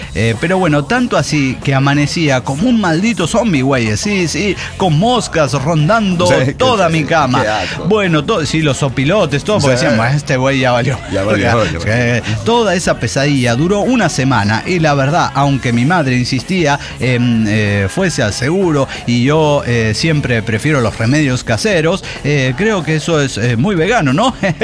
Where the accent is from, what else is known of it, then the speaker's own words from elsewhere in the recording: Argentina; Ustedes saben que yo soy argentino.